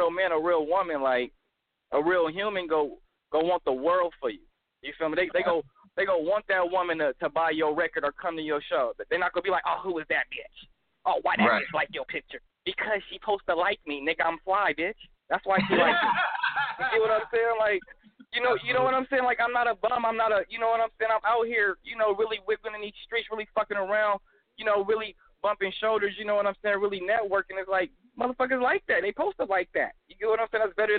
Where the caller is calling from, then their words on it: California, United States; Oh, man, I'm from the Bay Area, man. You know, it's Polo out here, man.